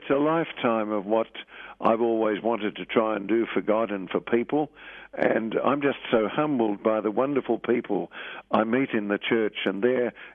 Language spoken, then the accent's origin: English; Hawthorne, Victoria, Australia; I grew up in Hawthorne and went to St. John's Maris Brothers College and then on to Xavier College in Kew.